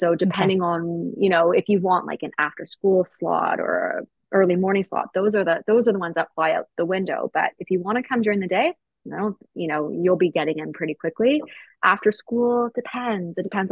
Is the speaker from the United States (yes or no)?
no; Canada; Well, we're Canadian.